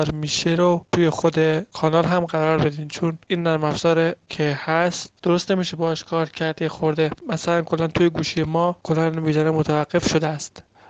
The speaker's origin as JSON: {"language": "Persian", "town": "Shiraz", "region": "Fars", "country": "Iran", "said": "من از شیراز هستم، استان فارس،"}